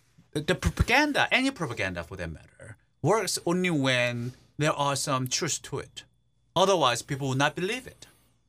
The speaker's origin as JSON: {"language": "English", "country": "South Korea", "second_language": "English", "said": "Well, for the record, by the way, I'm from South Korea, not from North Korea."}